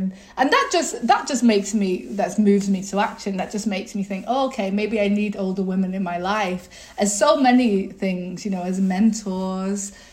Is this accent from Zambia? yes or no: no; England, United Kingdom; I was brought up in England, you know.